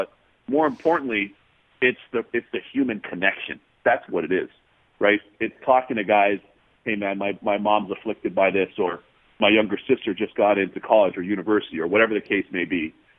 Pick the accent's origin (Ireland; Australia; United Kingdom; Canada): Canada; now in United States; I'm a proud Bajan. My parents are from Barbados. I grew up in Canada, and I lived in the U.S. for a long time, so I'm fortunate to have those three great countries.